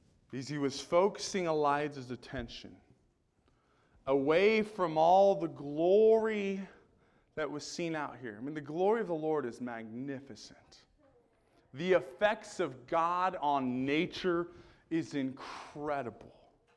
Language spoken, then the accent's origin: English; California, United States; I grew up in Southern California.